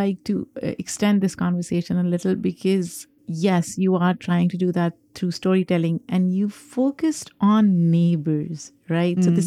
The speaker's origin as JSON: {"language": "English", "country": "Pakistan", "said": "I am from Pakistan, of course, but there's a deep, deep connection."}